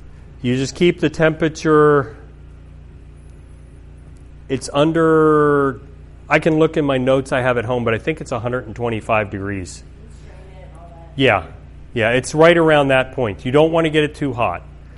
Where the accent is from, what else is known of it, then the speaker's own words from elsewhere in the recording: Maryland, United States; when I grew up in Maryland. I was in the heart of Seventh-day Adventist country, basically, I guess.